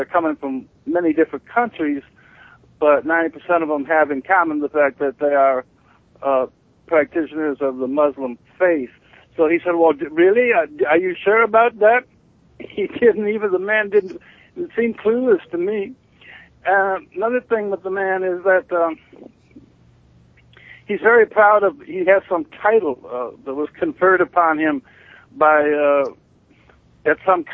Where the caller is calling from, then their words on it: Michigan, United States; I'm calling from Michigan.